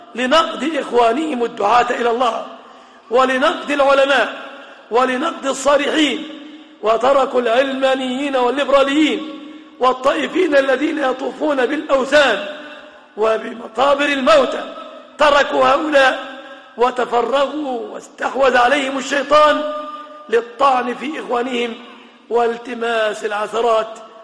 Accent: Egypt; اللهم احفظ بلادنا مصر وسائر بلاد المسلمين آمنة مطمئنة.

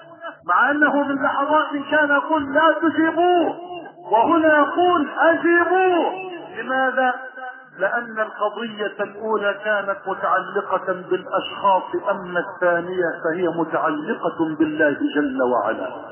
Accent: Egypt

